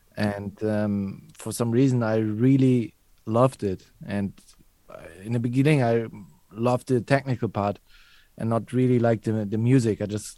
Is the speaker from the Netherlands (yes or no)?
no; Germany; So I grew up in Germany, and I'm coming from a not very musical family, actually.